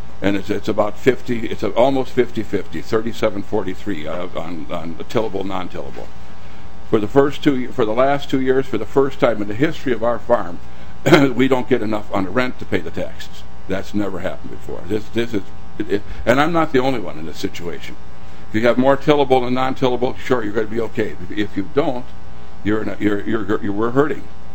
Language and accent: English; North Branch, Minnesota, United States; I'm from North Branch, Minnesota.